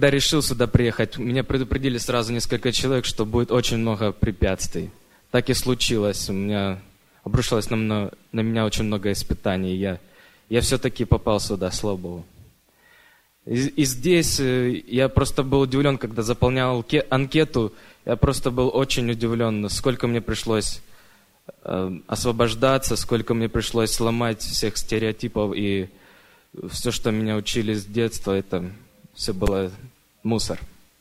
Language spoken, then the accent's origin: Russian; Portland, Oregon, United States; я тоже из Портленда.